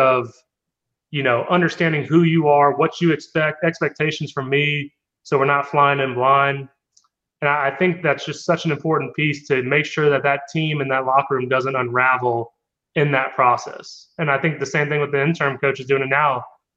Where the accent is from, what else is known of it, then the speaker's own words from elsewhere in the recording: Florida, United States; Yeah, and, you know, I grew up in Florida, so I didn't really much like them either.